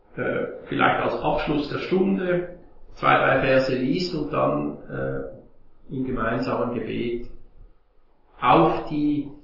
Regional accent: Switzerland; und habe mich dann in Karlsruhe geboren. Allerdings bin ich dann nur etwa ein halbes Jahr hier, war ich hier und dann sind wir in die Schweiz gezogen und ich bin dann in der Schweiz auch aufgewachsen. Also meine Mutter war auch Deutsche oder ist Deutsche. Mein Vater Schweizer

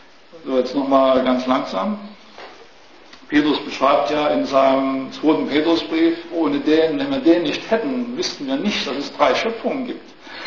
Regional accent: East Germany, Germany; Also ich kenne das noch aus meiner Kindheit in der DDR.

